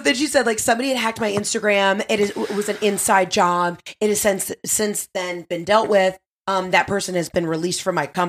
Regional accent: Atlanta, Georgia, United States; And I'm from Atlanta

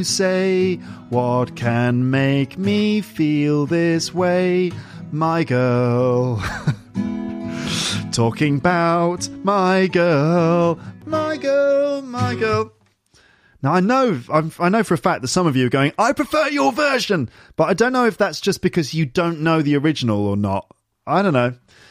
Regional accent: England, United Kingdom; accent: English; Okay, now let's try it with my English accent.

